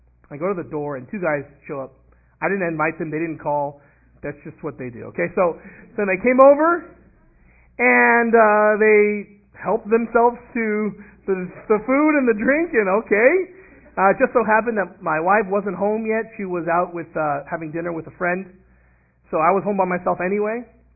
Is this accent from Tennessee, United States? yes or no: no; Los Angeles, California, United States; moved away; I'm from Los Angeles originally.